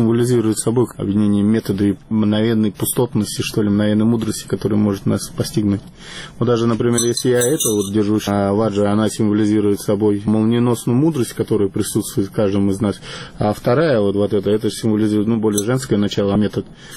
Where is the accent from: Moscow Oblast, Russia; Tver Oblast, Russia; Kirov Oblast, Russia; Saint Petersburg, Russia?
Saint Petersburg, Russia; мы из Петербурга приехали. Потому что у нас там солнца нет, особенно сейчас.